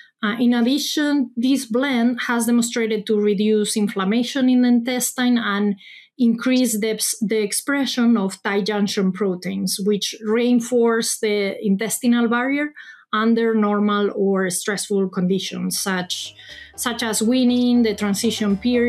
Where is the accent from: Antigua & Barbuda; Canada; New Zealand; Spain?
Spain; English is a second language; moved away as an adult; now in Davis, United States; I'm a veterinarian from Spain. Once I finished vet school, I practiced for several years in Europe and decided to move to the U.S. for some further training, focusing on animal nutrition. I work as a DVM researcher at UC Davis in California.